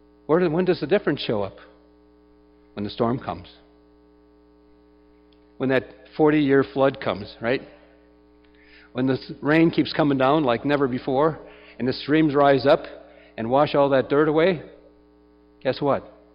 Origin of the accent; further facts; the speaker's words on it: Tennessee, United States; I'm from Tennessee. I know about that too.